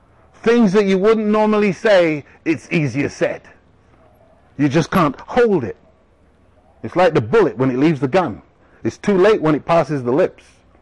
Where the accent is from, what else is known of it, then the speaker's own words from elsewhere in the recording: England, United Kingdom; I grew up in England, and in England during the summer holidays, it's 6 weeks.